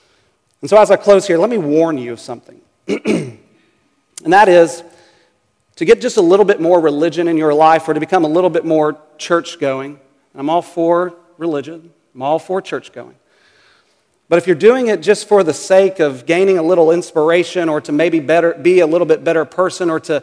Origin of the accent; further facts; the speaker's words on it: Oklahoma, United States; I grew up in Oklahoma, so I've been there. I was there this summer at my parents' house this past July.